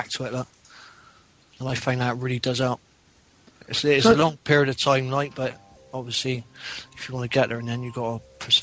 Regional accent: Bristol, South West England, United Kingdom; accent: Bristolian; So what I tend to do is write stuff down in my Bristolian accent and the ways I know that.

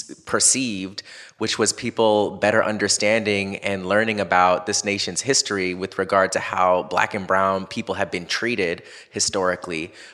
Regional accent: Orlando, Florida, United States; I remember growing up in Florida, in Orlando

